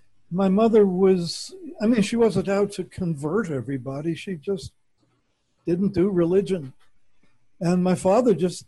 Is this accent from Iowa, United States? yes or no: no; Brooklyn, New York, United States; So in my case, I grew up in Brooklyn, and I went to the Brooklyn Society for Ethical Culture.